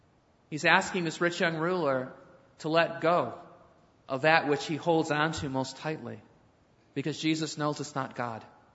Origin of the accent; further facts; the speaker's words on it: Detroit, Michigan, United States; We're Americans, right? We work hard. We're from Detroit, right? We work hard.